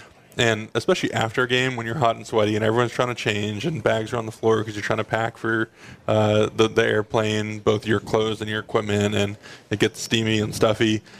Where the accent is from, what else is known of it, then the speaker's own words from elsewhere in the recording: Los Angeles, California, United States; especially growing up in Los Angeles and kind of having more of a tie to Southern California area.